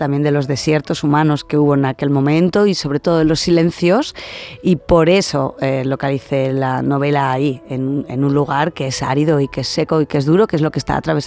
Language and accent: Spanish; Huesca, Aragon, Spain; yo un día voy a volver a la ciudad en la que viví de niña y me van a pegar una paliza, ¿no? Porque es un juego de palabras, porque soy de Huesca, ¿no? Y ahí los de Huesca, ya lo decimos... De broma, le llamamos Wisconsin.